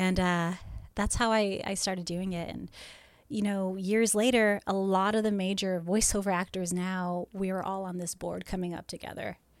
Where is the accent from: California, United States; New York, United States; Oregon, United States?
California, United States; I'm like, what accent? I grew up in California.